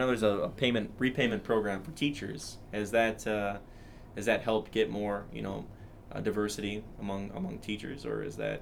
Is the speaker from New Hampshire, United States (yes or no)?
no; Syracuse, New York, United States; As somebody that comes from a poorer city, I come from Syracuse